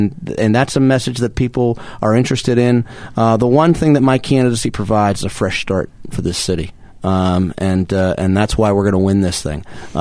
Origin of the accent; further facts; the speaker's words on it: Pittsburgh, Pennsylvania, United States; I grew up in Beachview. I live in Mount Washington. I went to high school in Brookline.